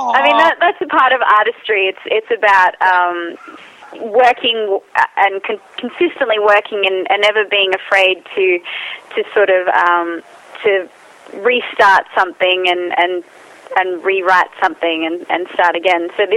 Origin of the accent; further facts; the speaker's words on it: Australia; because I'm Australian.